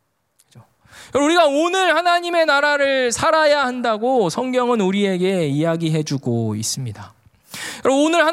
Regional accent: Daejeon, South Korea; 저는 고향이 대전이거든요. 네, 한화 팬이에요.

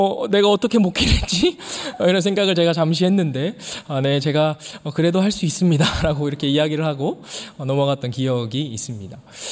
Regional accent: Daejeon, South Korea; 그래서 제가 아내에게 대전은 굉장히 조용하고 잘 정돈되어 있고

